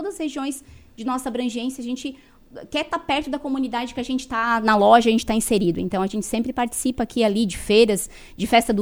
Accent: Treviso, Santa Catarina, Brazil; eu sou suspeita a falar, porque eu sou aqui de Treviso

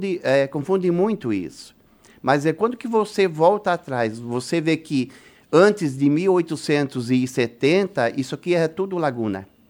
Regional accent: Santa Catarina, Brazil; Eu sou catarinense.

